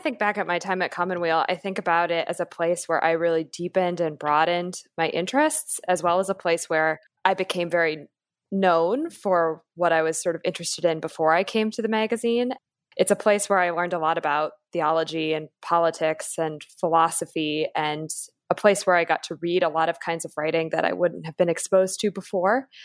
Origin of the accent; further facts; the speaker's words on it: Oregon, United States; I'm originally from the West. I'm from Oregon. So it's a move closer to family